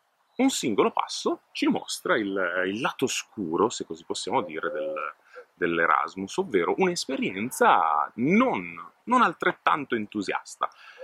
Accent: Bologna, Emilia-Romagna, Italy; Vi parla un bolognese che non è mai andato in Erasmus, ma da bolognese vivo in una città universitaria

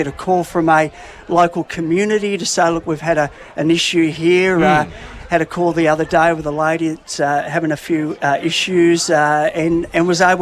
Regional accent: Shepparton, Victoria, Australia; Look, I grew up in Shepparton, and in fact, St. George's Road Primary School was my old primary school

